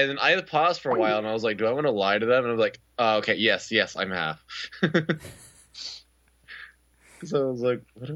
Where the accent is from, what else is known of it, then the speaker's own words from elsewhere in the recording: Philippines; despite me being Filipino, people usually just refer to me as Okinawan.